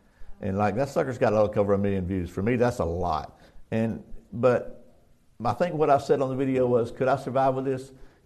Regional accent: United States; you know, I'm American. I want to support American

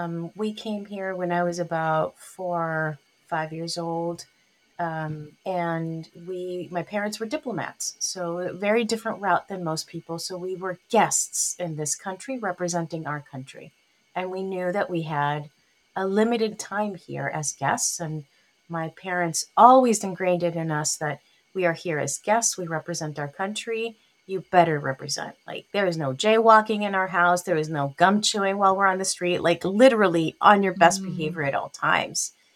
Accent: Caracas, Capital District, Venezuela; I identify as Caraqueña because I'm from Caracas. Right? And if I'm speaking to a fellow Latin American, most of the time they can peg me as Venezuelan.

